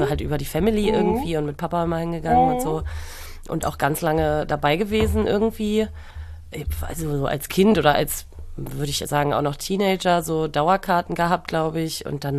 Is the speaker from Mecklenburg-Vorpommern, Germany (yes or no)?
yes; Demmin, Mecklenburg-Vorpommern, Germany; Ich komme nicht aus Hamburg. Ich komme aus Vorpommern, eigentlich aus Demmin.